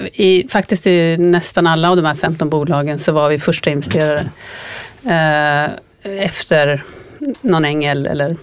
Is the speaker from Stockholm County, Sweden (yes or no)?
no; Malmberget, Norrbotten County, Sweden; Jag är uppvuxen i Malmberget, som ligger en timme söder om Kiruna, för den som inte är bevandrad i svensk geografi.